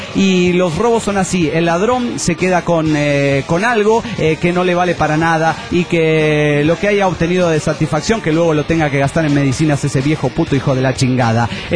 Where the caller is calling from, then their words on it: Puebla, Mexico; de Puebla, México.